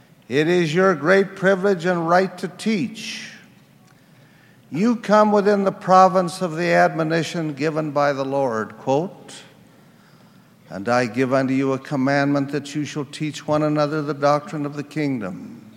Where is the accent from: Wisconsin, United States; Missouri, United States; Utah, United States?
Utah, United States; When I was a boy growing up in the First Ward in Liberty Stake